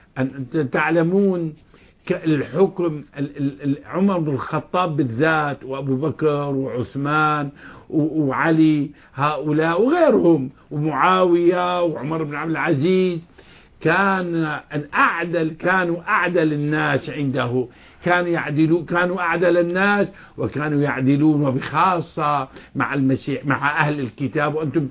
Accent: Syria; moved away; هربت من سوريا

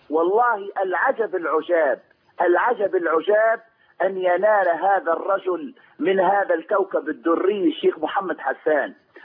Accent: Tunisia; والله نحن من تونس

